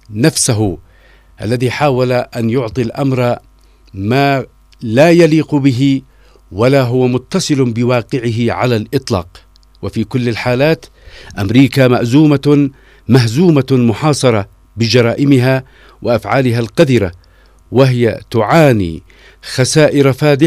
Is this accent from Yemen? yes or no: yes; Yemen; وهذا ما لا نقوله نحن كيمنيين